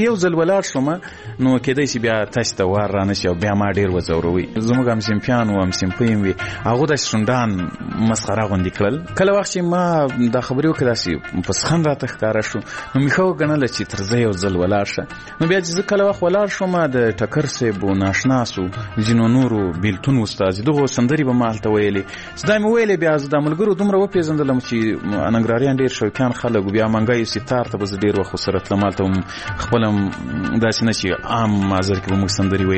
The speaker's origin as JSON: {"language": "Pashto", "region": "Ghazni", "country": "Afghanistan", "said": "ځکه زه له غزني څخه یو دوه درې کسان وو"}